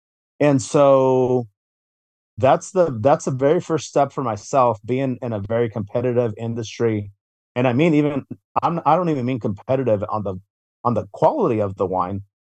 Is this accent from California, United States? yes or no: yes; California, United States; now in Oregon, United States; I feel, as for myself growing up in the Bay Area, you know, closed mouths did not get fed.